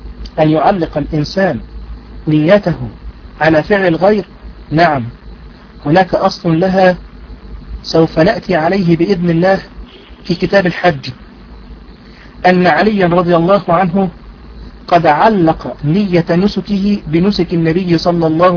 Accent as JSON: {"language": "Arabic", "country": "Egypt", "said": "فمن المشهور عندنا في مصر تحديدا أن صلاة الجمعة لها أذانان"}